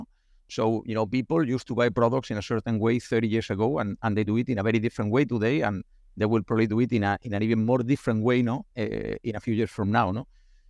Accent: Seville, Andalusia, Spain; English is a second language; moved away as an adult; I am originally from Spain, from southern Spain, from Sevilla, no, the global epicenter of flamenco and bullfighting, no, and that's you know, where I was raised and where I joined the company.

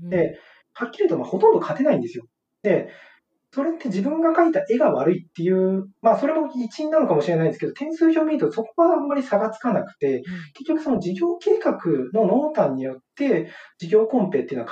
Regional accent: Kanagawa, Japan; まあ、そこで生まれ育ったので、原風景が僕、高段の団地なんですね。

